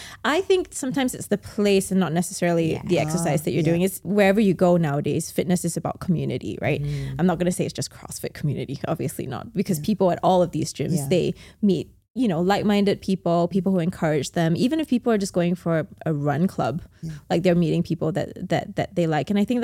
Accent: Singapore; growing up, like when I grew up here in Singapore, everybody was just no carbs

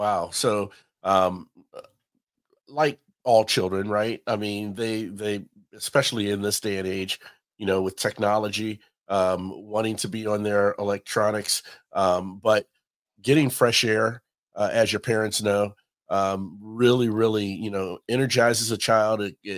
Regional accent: Cincinnati, Ohio, United States; I'm from Cincinnati, Ohio, and have made many trips to Kentucky and Tennessee.

